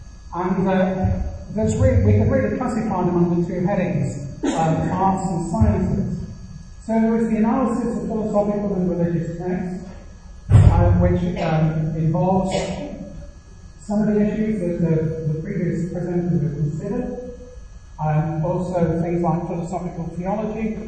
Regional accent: Manchester, North West England, United Kingdom; I'm from Manchester, from the University of Manchester.

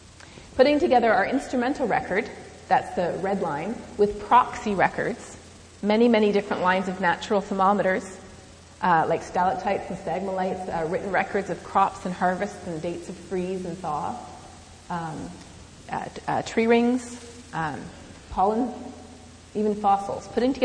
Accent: Canada; As a Canadian, we're not really off the hook, though.

